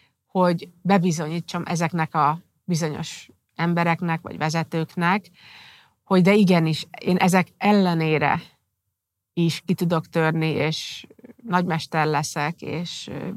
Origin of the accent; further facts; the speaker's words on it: Budapest, Hungary; az a környezet végül is, amiben én felnőttem itt Budapesten